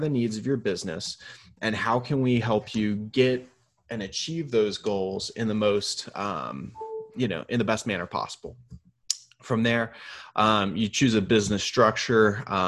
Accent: Houston, Texas, United States; I grew up in Houston. Hurricanes were a big thing.

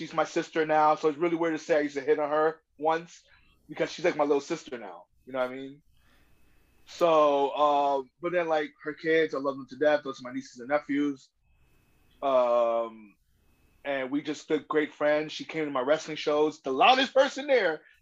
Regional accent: New Haven, Connecticut, United States; I was from New Haven, Connecticut. I was the Elm City sensation.

